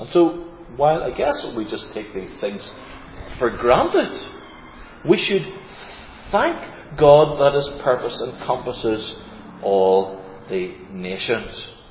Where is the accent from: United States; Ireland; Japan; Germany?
Ireland; So it's a kind of great thing I can say that I'm really an Irishman and I have my own piece of turf in that land. We haven't migrated to here, but that's my homeland.